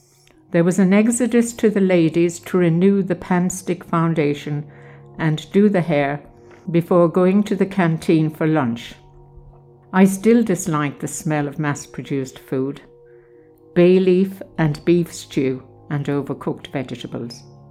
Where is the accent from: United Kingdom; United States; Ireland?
Ireland; I wanted to prove as an Irish girl, I would do the job well.